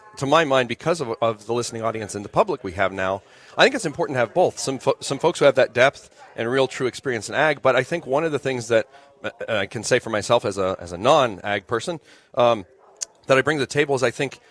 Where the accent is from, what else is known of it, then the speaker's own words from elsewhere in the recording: Cheyenne, Wyoming, United States; I grew up in Cheyenne, Wyoming. No connection directly to a farm.